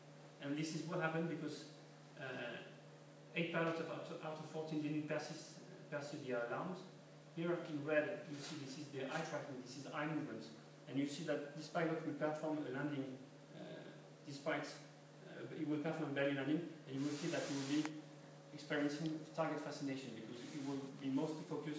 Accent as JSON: {"language": "English", "town": "Bordeaux", "region": "Nouvelle-Aquitaine", "country": "France", "said": "So I'm from Bordeaux, you know, the wine country. I'm from Bordeaux, I love football"}